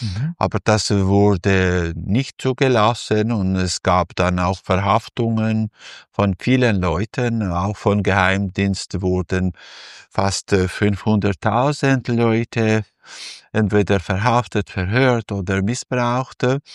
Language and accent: German; South Kosovo, Kosovo; ich bin im Süden von Kosovo zur Welt gekommen und dann habe ich die Volksschule in meinem Dorf besucht. Später habe ich Mittelschule und dann Universität in Pristina besucht und dort abgeschlossen.